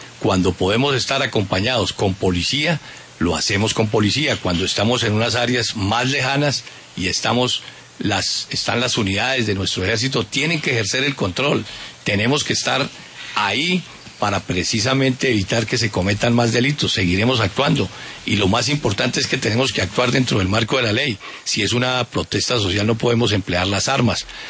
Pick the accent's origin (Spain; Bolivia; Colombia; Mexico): Colombia; Somos hombres de carne y hueso, hombres y mujeres de carne y hueso, que tenemos la misma cultura que tiene el pueblo colombiano.